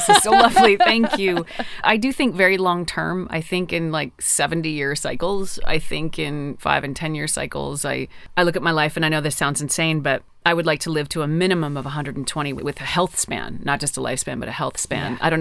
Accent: Newfoundland and Labrador, Canada; born there; This is actually the stone that symbolizes where I was born. It's Labradorite, and I was born in Labrador.

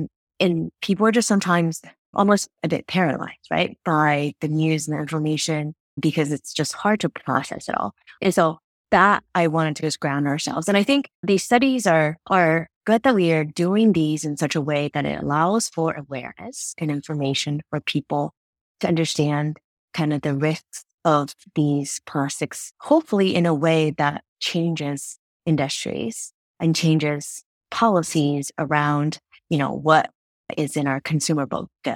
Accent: California, United States; now in Pennsylvania, United States; So I grew up in California and currently reside in Pennsylvania.

